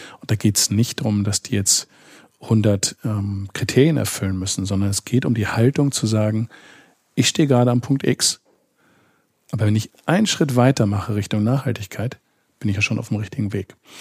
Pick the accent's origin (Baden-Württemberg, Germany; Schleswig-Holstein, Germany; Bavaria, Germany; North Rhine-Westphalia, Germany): Schleswig-Holstein, Germany; Eckernförde; also born or lived in Stade; Ich bin Norddeutscher, ich bin in Stade geboren, Eckernförde aufgewachsen.